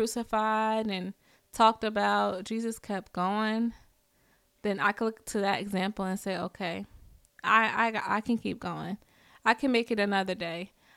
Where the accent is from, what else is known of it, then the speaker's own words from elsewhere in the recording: Richmond, Virginia, United States; I told y'all I'm from Richmond, Virginia, and I can't talk.